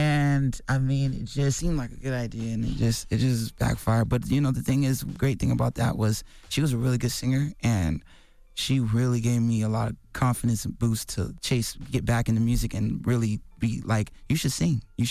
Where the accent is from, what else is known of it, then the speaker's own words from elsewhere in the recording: Las Vegas, Nevada, United States; We grew up in Vegas, and we would get everything comped